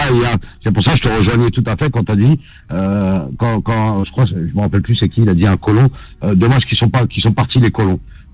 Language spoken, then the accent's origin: French; Pantin, Île-de-France, France; born there; Je suis né en France, je suis dans une région parisienne, je suis né à Pantin.